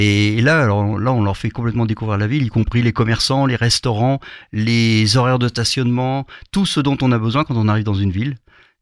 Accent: Le Havre, Normandy, France; Je suis natif du Havre. Complètement amoureux de ma ville parce que je l'ai quittée que pendant mes 50 études après le bac.

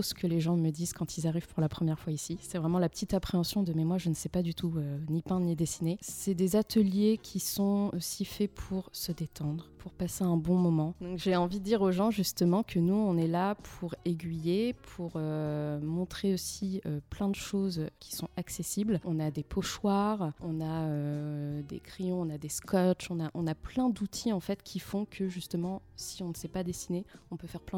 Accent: Le Havre, Normandy, France; je suis originaire du Havre, j'ai quitté le Havre pour mes études, pour mes premières expériences professionnelles. Et quand j'ai décidé de rentrer

